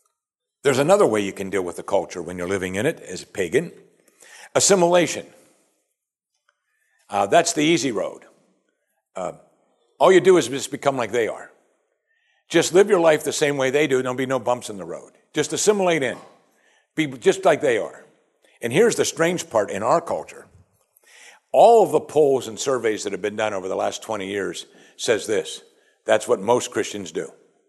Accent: Pennsylvania, United States; I grew up in Western Pennsylvania, and there are a lot of Amish around us.

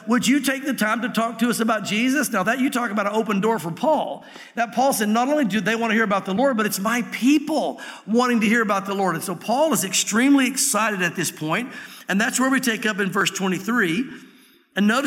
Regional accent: Tennessee, United States; also born or lived in Santa Fe, United States; I was raised in Tennessee and again, but went to Santa Fe and was out there out west for a few years.

